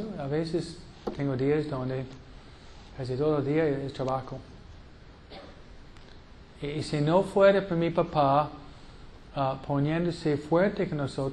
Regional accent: New York, United States; Fue en Nueva York, ¿no? Yo vengo de Nueva York. Nueva York. Nueva York. Aquí ustedes conocen Los Ángeles, pero no conocen Nueva York.

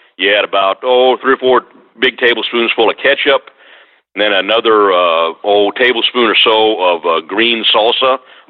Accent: Missouri-Nebraska area, United States; now in South Texas, United States; I'm originally from the Missouri-Nebraska area.

